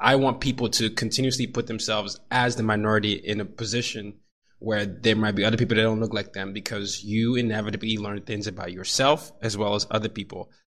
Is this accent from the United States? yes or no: no; Nigeria; I am a Nigerian who grew up in 5 countries and 4 continents, and I've always been the minority everywhere I've been.